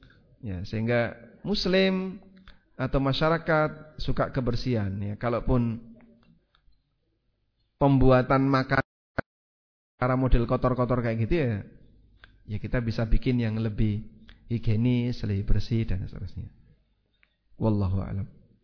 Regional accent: Java, Indonesia; Kita, saya orang Jawa, dia juga orang Jawa.

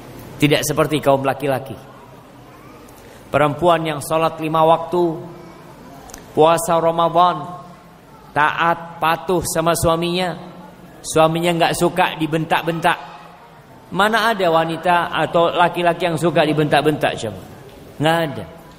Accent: Makassar, South Sulawesi, Indonesia; born there; now in Merauke, Indonesia; Saya seorang pria yang bekerja di Merauke, sedangkan saya lahir di Makassar. Saya meninggalkan satu-satunya orang tua saya di kampung, yaitu ibu saya. Saya sudah berumur 25 tahun

